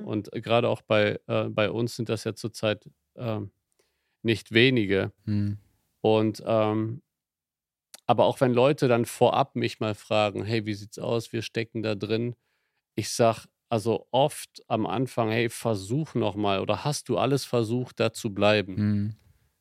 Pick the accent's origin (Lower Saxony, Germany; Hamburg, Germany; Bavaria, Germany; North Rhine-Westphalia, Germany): North Rhine-Westphalia, Germany; Cologne; Köln ist tatsächlich die Gemeinde, wo ich groß geworden bin.